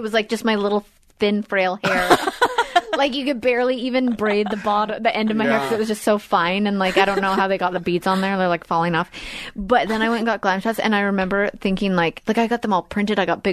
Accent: Canada; I'm Canadian. I'm like, I don't know.

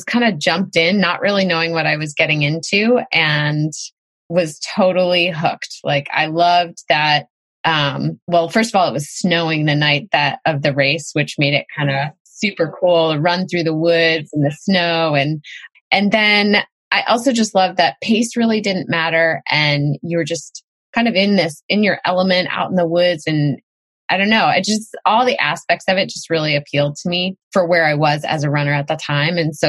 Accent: New Hampshire, United States; And also I feel really connected to kind of my roots growing up in New Hampshire as like just an outdoorsy family, outdoorsy kid

